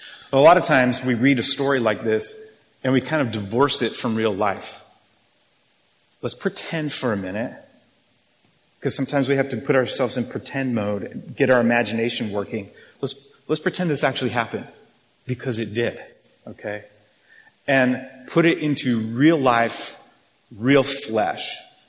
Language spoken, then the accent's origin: English; Arizona, United States; I'm from Arizona. There's really not a lot of cowboys there.